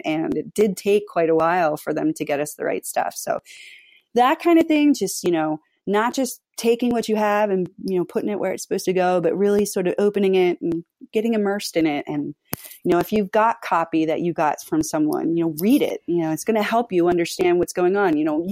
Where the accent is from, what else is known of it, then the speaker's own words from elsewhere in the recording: Philadelphia, Pennsylvania, United States; and I'm from Philadelphia, so I say watermarks on them.